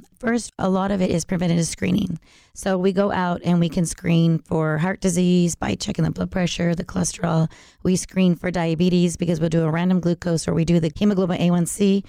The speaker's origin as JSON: {"language": "English", "town": "Los Angeles", "region": "California", "country": "United States", "lives_now": "Fresno, United States", "said": "Well, I'm originally from Los Angeles, and I moved, my husband drug me up to Fresno about 20-some years ago for a job."}